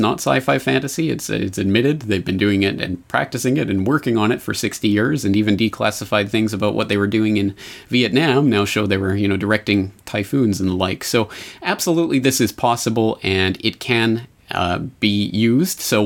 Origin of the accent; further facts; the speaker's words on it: Calgary, Alberta, Canada; the floods in my hometown of Calgary.